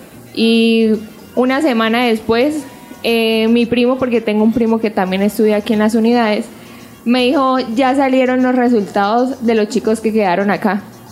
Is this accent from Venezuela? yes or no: no; Valledupar, Cesar, Colombia; now in Bucaramanga, Colombia; Yo vengo de Valledupar, Cesar.